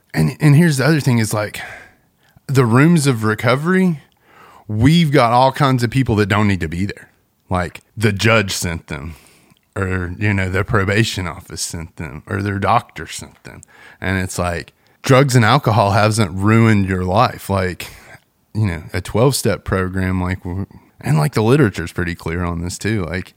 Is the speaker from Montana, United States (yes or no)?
no; Kingsport, Tennessee, United States; I'm some idiot from Kingsport.